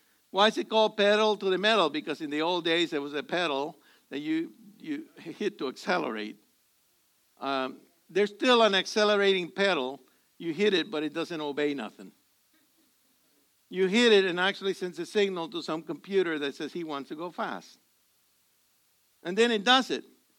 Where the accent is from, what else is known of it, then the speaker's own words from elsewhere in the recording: Puerto Rico; Somewhere in the center of Louisiana. I was so far from Puerto Rico, you wouldn't believe it.